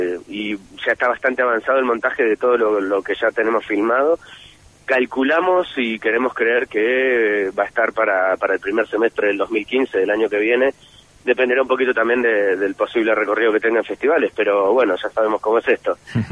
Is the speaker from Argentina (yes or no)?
yes; Argentina; now in Spain; si bien soy argentino por cultura, nací aquí en España, y bueno, la mayoría de mi vida, finalmente, por suerte, ya en democracia, viví en Argentina.